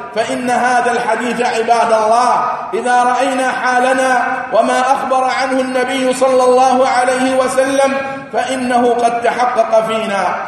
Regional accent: United Arab Emirates; التي ننعم بها نحن أبناء الإمارات ومن يقيم على ظهرها

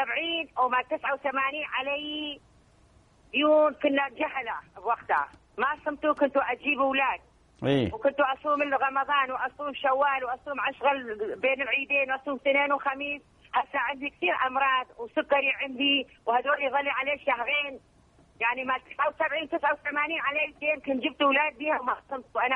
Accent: Iraq; ابويا انا من العراق

